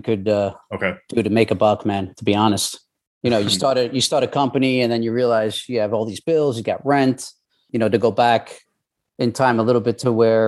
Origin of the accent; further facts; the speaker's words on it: New York, United States; It's funny because we're both from New York